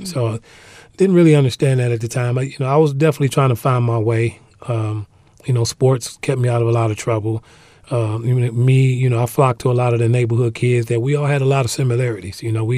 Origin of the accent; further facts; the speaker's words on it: Waukegan, Illinois, United States; I grew up in the Illinois area, in the Wisconsin area. I grew up in Waukegan, Illinois. That is north of Chicago.